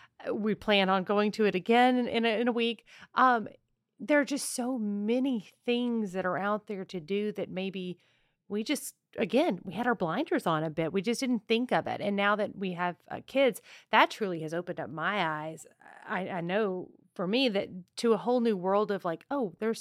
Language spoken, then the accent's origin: English; Louisiana, United States; You know, I grew up in Southwest Louisiana. I'm from around these parts, if you will.